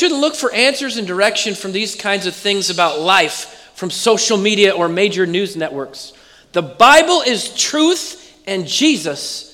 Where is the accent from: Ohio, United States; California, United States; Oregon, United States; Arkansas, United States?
Oregon, United States; I'm from Oregon. I know y'all didn't grow up with me.